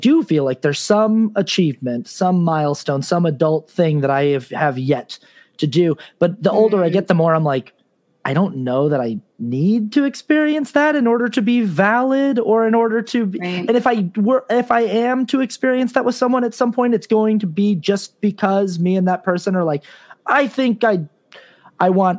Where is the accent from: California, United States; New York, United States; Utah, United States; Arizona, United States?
Utah, United States; I was raised in Utah, LDS, you know, Mormon, and weddings, it's a huge thing.